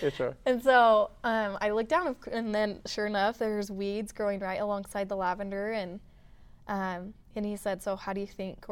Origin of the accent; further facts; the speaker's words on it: Utah, United States; Yeah, and I grew up in Utah, so I actually went to school for a few years down in southern Utah.